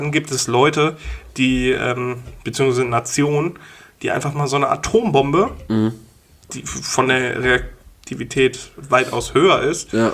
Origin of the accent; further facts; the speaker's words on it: Wulfen, North Rhine-Westphalia, Germany; Ja, also da, wo ich aufgewachsen bin, in Wulfen